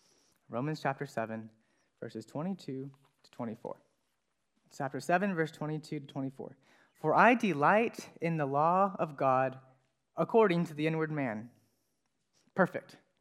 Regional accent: Apison, Tennessee, United States; So I grew up in Apison, out in the country, about 22 acres.

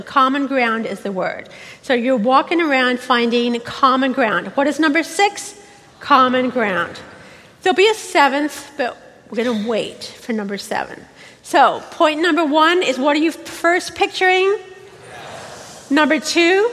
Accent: England, United Kingdom; I grew up in England and we went there almost every Sabbath afternoon.

